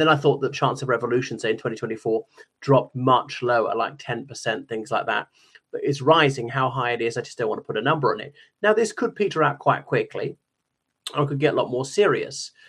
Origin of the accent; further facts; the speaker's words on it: Ireland; from Ireland.